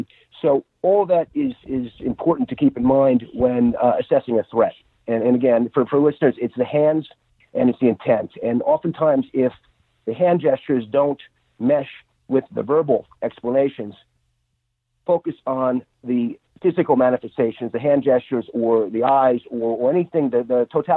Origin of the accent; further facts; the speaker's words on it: New Jersey, United States; born there; I am. Yep. I was born in New Jersey. I went to college here at Princeton